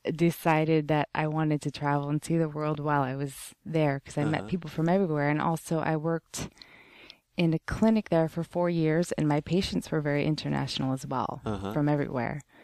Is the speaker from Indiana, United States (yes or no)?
no; Nome, Alaska, United States; also born or lived in Anchorage; Yeah, I was born in Anchorage and then moved to Nome when I was one, I think.